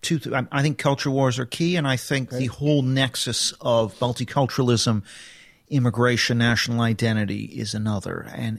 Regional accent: Vancouver, British Columbia, Canada; now in London, United Kingdom; I'm not far from Portland, up in Vancouver, so yeah.

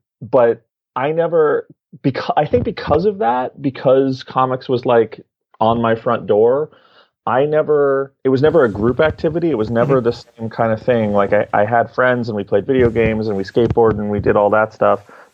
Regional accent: Manhattan, New York, United States; No, I'm from the city. I'm from Manhattan.

